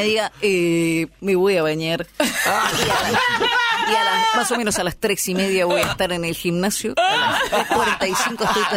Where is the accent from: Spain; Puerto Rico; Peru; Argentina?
Argentina; moved away; Y yo creo que me fui de Argentina, 2009, 2010 me fui.